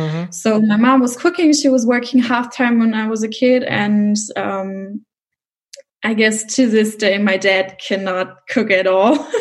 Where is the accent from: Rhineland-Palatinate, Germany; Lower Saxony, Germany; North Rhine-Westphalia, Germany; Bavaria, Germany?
Rhineland-Palatinate, Germany; I come from the Mosel region. It was also about wine.